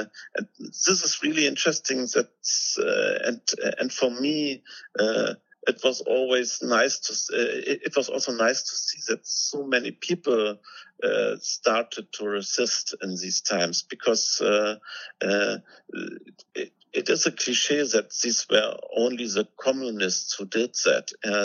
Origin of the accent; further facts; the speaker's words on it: East Germany, Germany; I grew up in East Germany, and in East Germany, these people were great heroes.